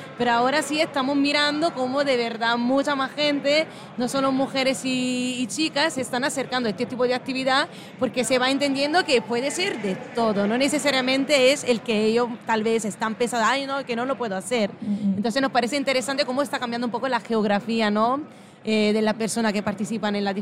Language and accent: Spanish; Italy; Sí, somos italianas y a mí me encanta hablar de comida